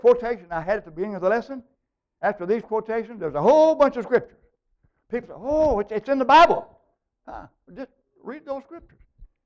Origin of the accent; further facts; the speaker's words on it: Oklahoma, United States; Where I grew up in Oklahoma, out in the country, there's a schoolhouse, and the free will Baptists met there.